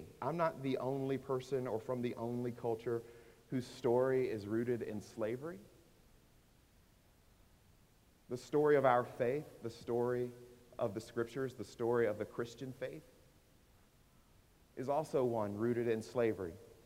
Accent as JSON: {"language": "English", "region": "the South", "country": "United States", "tie": "born or raised there", "said": "Because growing up in America, particularly growing up in the South, when history got to me, we studied all sorts of other nations and cultures"}